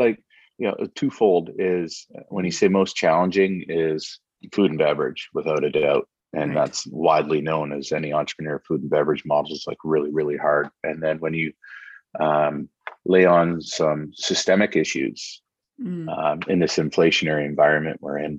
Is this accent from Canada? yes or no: yes; British Columbia, Canada; I think as a British Columbian, oh, just gratitude. We are so lucky to live on this spot on the planet.